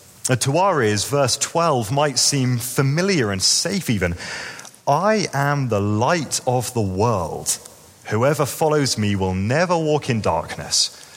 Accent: London, United Kingdom; As a Londoner, I've grown up in a place that is filled with light.

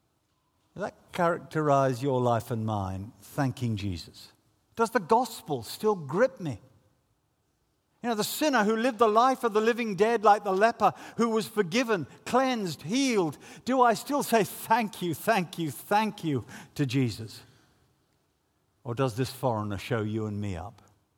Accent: United Kingdom; Yeah, I am a Brit. Well, I'm a buttoned-up Brit. And an Anglican.

